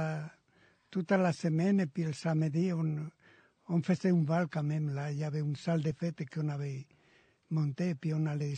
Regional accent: Valladolid, Castile and León, Spain; French is a second language; now in France; Mais je viens de Valladolid, d'Espagne. Là. Valladolid.

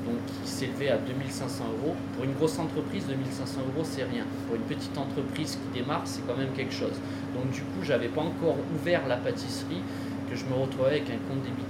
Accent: Nice, Provence-Alpes-Côte d'Azur, France; also born or lived in Ajaccio; Je suis né à Ajaccio. J'ai toute la famille du côté de ma mère qui est en Corse. Après, du côté de mon père, c'est plus vers l'Alsace. Et moi, j'ai atterri à Nice très rapidement quand même.

